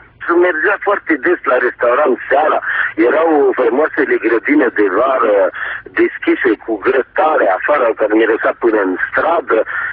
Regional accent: Bucharest, Romania; moved away as an adult; Eu am plecat din București la vârsta de aproape 28 de ani, deci nu mai eram copil.

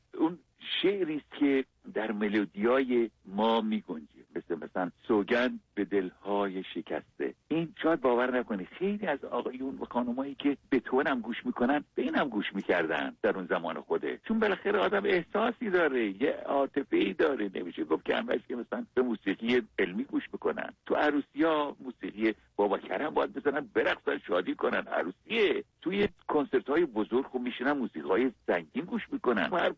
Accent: Khuzestan, Iran; حالا من با اینا فرقم اینه که اهل خوزستانم

